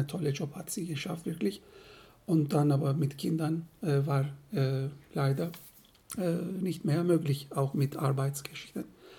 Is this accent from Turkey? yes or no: yes; Turkey; moved away as an adult; now in Germany; ich komme aus der Türkei. 2001 sind wir nach Deutschland eingewandert mit meiner Frau.